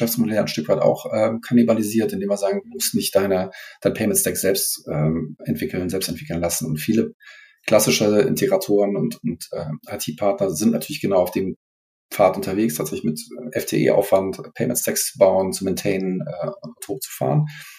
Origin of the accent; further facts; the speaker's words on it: Düsseldorf, North Rhine-Westphalia, Germany; Also ich komme ja aus der Düsseldorfer Ecke hier